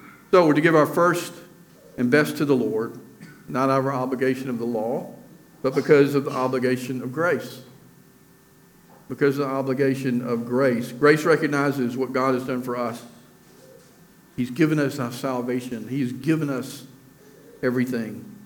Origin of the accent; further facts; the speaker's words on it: Alabama, United States; The states that give the most per person are Mississippi, Alabama, my home state, and Tennessee.